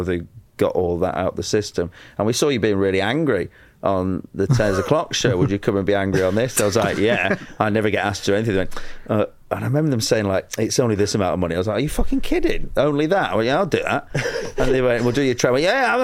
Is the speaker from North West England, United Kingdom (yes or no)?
no; London, United Kingdom; accent: Cockney; because my Cockney accent's just a bad impression of you.